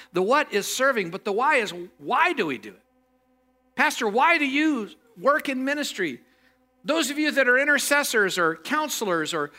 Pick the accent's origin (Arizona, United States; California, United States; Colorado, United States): California, United States; Castro Valley; I grew up in the East Bay in Castro Valley